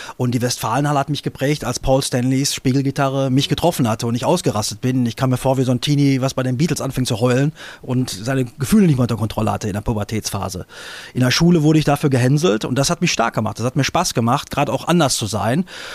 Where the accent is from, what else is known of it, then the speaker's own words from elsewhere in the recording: North Rhine-Westphalia, Germany; wir sind im Ruhrgebiet groß geworden.